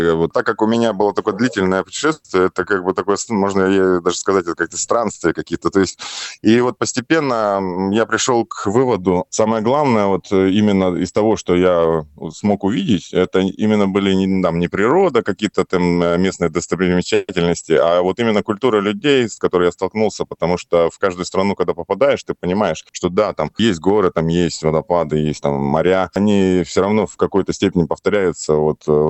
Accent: Sakha Republic, Russia; Именно, видимо, потому что я из Якутии, путешествия в какие-то дальние страны для меня всегда была тайна такой за семи печатями.

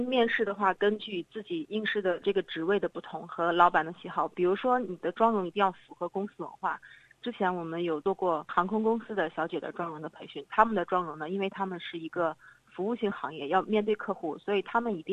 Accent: China; 然后我们东方人就是作为中国人来说呢，我们的审美向来就是以比较温文尔雅，然后比较自然大方为美

